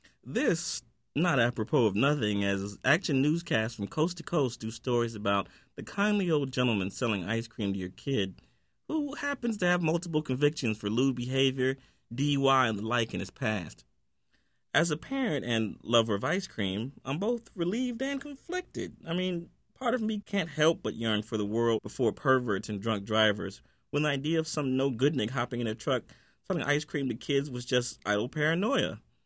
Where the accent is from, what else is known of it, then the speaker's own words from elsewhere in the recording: East Cleveland, Ohio, United States; One of my fondest memories growing up in East Cleveland, Ohio, is of the ice cream man.